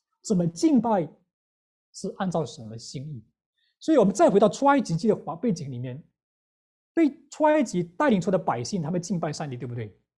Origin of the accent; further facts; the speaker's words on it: Wenzhou, Zhejiang, China; 我是温州人